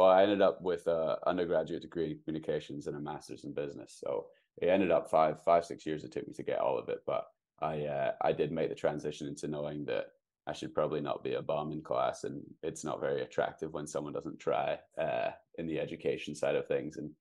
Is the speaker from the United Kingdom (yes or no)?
yes; United Kingdom; now in Seattle, United States; because I am British, I have to do a bit of a European season as well.